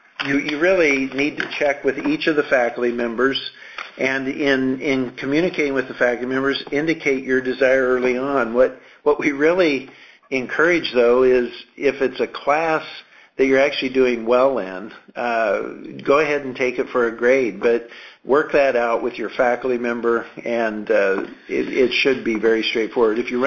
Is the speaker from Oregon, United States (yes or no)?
yes; Oregon, United States; moved away as an adult; Now, I grew up in Western Oregon where it rains all the time, starting around the 1st of October and usually running through Easter.